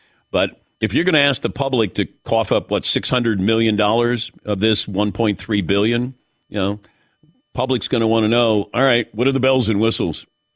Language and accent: English; Cincinnati, Ohio, United States; But I never understood this because I grew up in Cincinnati and they would give out tickets